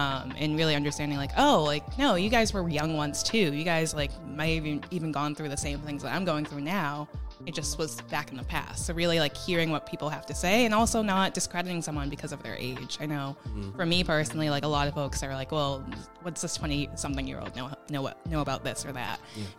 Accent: Massachusetts, United States; I'm from the South Shore in Massachusetts, so in between Boston and Cape Cod. That's where I grew up.

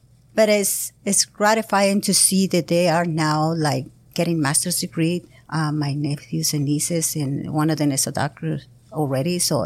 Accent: Mexicali, Baja California, Mexico; moved away as an adult; now in United States; So I was born in Mexicali, went college in Mexicali for an accounting. And I work as an accountant for the Tourism and Convention Bureau, Comités Turismo y Convenciones, for the Municipality of Mexicali. I worked there 7.5 years before I moved to the United States.

